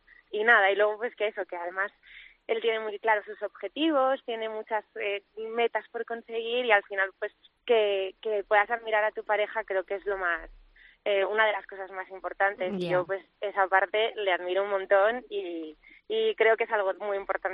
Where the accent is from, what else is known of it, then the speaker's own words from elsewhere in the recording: Irún, Basque Country, Spain; El restaurante donde lo vamos a hacer es allí en Irún, yo soy de Irún.